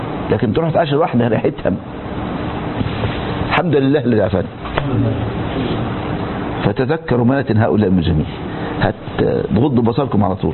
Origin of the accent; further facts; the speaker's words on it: Egypt; بل يعني اذكر موقف حدث عندنا في مصر.